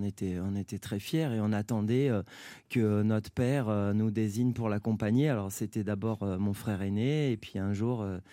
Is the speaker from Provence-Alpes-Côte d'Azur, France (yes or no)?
yes; Marseille, Provence-Alpes-Côte d'Azur, France; je suis marseillais